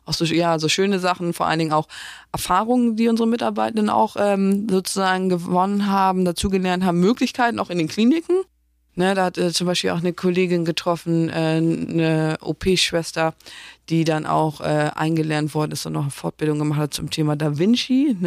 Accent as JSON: {"language": "German", "region": "Northern Germany", "country": "Germany", "said": "ich komme hier aus dem Norden"}